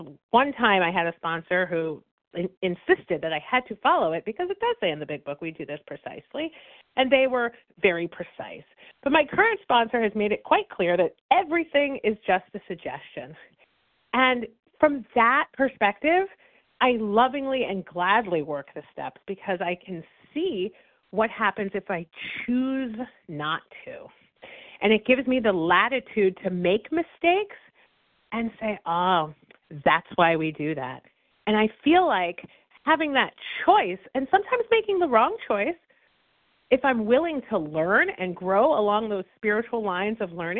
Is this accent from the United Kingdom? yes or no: no; Massachusetts, United States; I'm from Massachusetts.